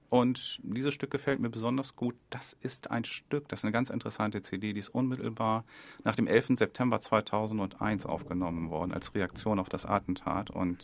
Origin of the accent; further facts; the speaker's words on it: Wilhelmshaven, Lower Saxony, Germany; born there; now in Leer, Germany; 11. Dezember 1960 bin ich geboren in Wilhelmshaven. Also kein Ostfriese, kein leiblicher Ostfriese, aber der ostfriesischen Landschaft sehr verbunden.